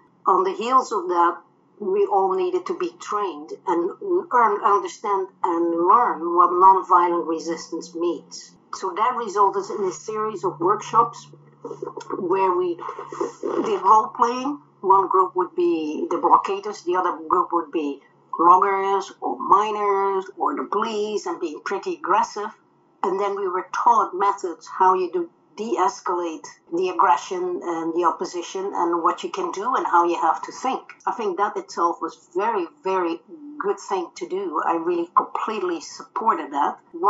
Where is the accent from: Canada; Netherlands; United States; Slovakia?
Netherlands; was that I came from Holland. I was born post-war. I had two parents that were both involved in the underground resistance.